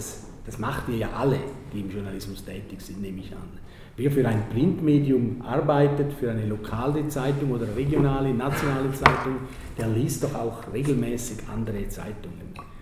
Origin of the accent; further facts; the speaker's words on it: St. Gallen, Switzerland; Da dachte ich natürlich als St. Galler, klar, das muss ja St. Gallen sein